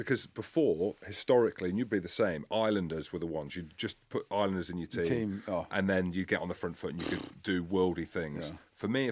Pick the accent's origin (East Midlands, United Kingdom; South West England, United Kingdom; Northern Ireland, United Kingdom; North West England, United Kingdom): East Midlands, United Kingdom; Leicester; We're mongrel mob. We're from Leicester.